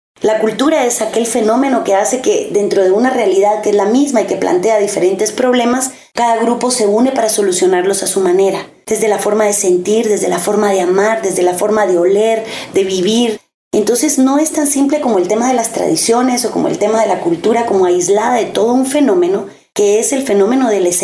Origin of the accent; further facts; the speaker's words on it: Guatemala; todos somos guatemaltecos